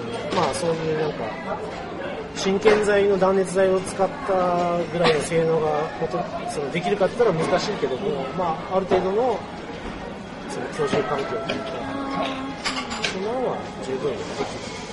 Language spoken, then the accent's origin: Japanese; Kumamoto, Japan; 出身熊本です